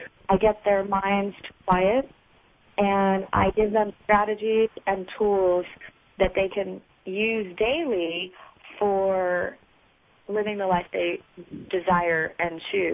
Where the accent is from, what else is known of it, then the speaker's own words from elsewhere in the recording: Arizona, United States; I grew up in Arizona, and I have my Bachelor of Arts degree in psychology